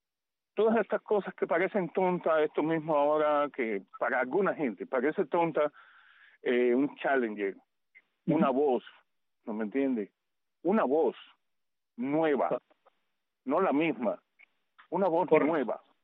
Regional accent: Cuba; moved away; salimos de Cuba

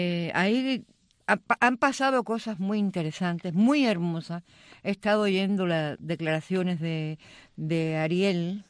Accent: Cuba; Estoy muy agradecida como cubana

